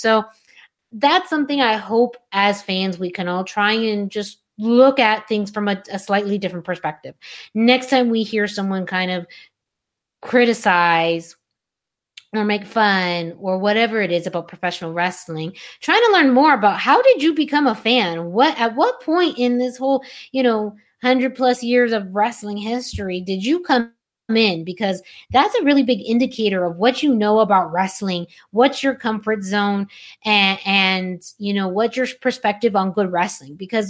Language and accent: English; Yuma, Arizona, United States; I grew up on the West Coast in a small little town called Yuma, Arizona.